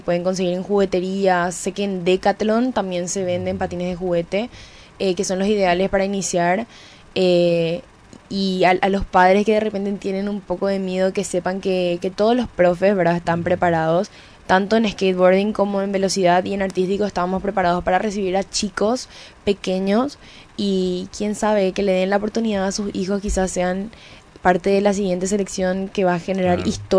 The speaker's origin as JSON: {"language": "Spanish", "country": "Paraguay", "said": "somos paraguayos"}